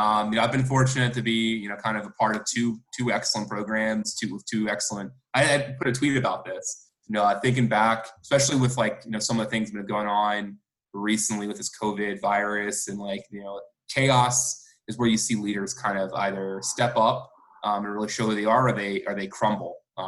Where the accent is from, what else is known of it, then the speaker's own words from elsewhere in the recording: Philadelphia, Pennsylvania, United States; now in Waco, United States; So I grew up in Philadelphia, went to the University of Miami for physical therapy school.